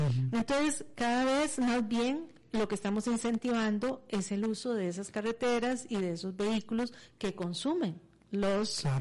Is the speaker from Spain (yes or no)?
no; Costa Rica; como costarricenses, y lo hemos visto en muchos de los estudios de opinión